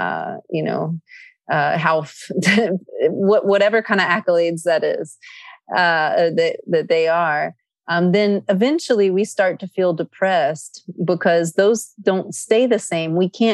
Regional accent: Athens, Attica, Greece; I grew up in Greece. I was born in Athens, Greece, and my father being North African descent, mainly Egyptian and of the Berber tribe, and my mother being Greek from the island of Crete.

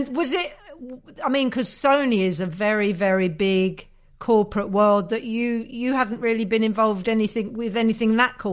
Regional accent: Neasden, London, United Kingdom; But because I'm from Neasden and I didn't listen.

